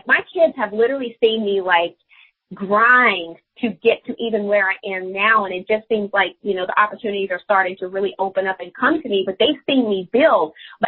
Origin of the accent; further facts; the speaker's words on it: Arkansas, United States; I was born and raised in Arkansas, so I am country by default.